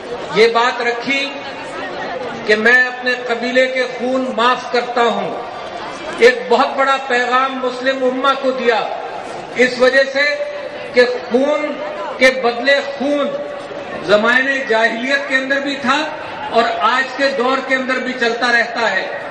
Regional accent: Pakistan; میں سب سے پہلے مسلمان ہوں, پھر میں پاکستانی ہوں

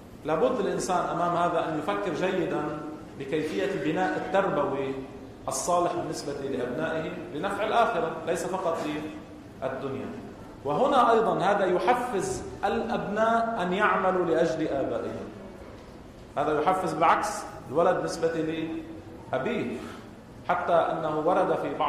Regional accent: Lebanon; هلا عندنا بلبنان منا عادة جارية في اصطلاح الأثلاث

